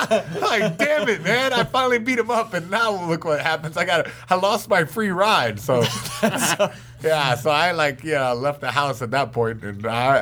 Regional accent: North Carolina, United States; Like, North Carolina.

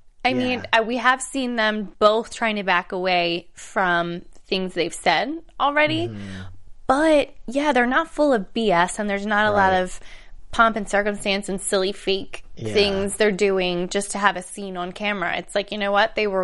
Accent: Philadelphia, Pennsylvania, United States; And B, I'm from Philadelphia. It's pretty close to New Jersey.

